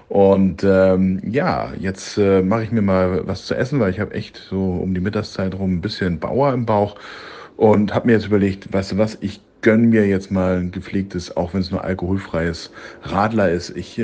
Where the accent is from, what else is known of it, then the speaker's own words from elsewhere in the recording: Hamburg, Germany; wir sind ja Hamburger